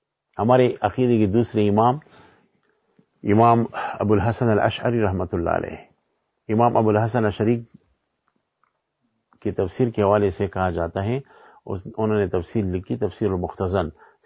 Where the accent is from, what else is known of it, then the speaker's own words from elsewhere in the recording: Mardan, Khyber Pakhtunkhwa, Pakistan; میں مردان سے ہوں، مردان کی کیفیت یہی کہ وہاں کی یونیورسٹیوں میں الہاد پھیل رہا ہے